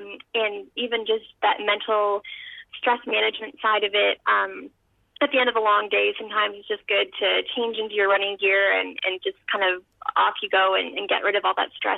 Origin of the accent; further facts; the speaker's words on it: Kingston, Ontario, Canada; also born or lived in Ottawa Valley; growing up in the Ottawa Valley and then in Kingston